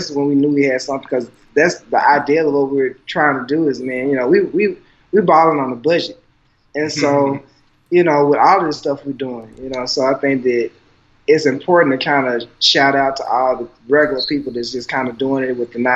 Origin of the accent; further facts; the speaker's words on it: the South, United States; I mean, growing up in the South and our parents were always dressed head to toe fly just because of Jim Crow.